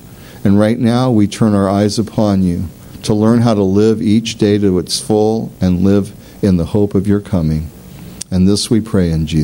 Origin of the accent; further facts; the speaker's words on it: Portland, Oregon, United States; born there; moved away; also born or lived in Medford, Oregon; I'm born in Portland. We moved out here from Medford, Oregon, and Southern Oregon in 1999.